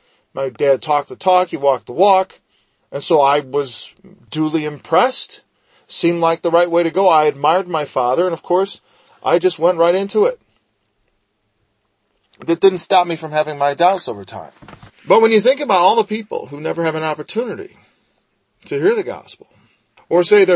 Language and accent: English; United States; born there; I was born in America, the most Christian country, at least overtly, in the entire world.